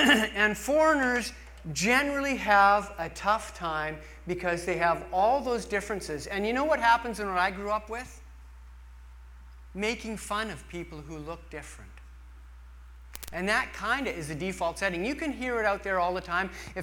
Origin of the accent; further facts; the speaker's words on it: Edmonton, Alberta, Canada; I remember growing up in Edmonton, and we were very English in background